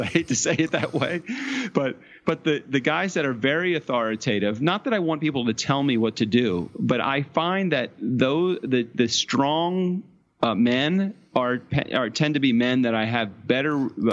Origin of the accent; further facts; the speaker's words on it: Baltimore, Maryland, United States; It was a great environment to grow up in, even though my parents got divorced.